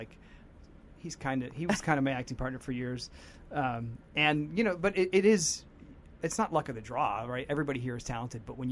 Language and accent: English; Sacramento, California, United States; up to San Francisco, over to my hometown, Sacramento.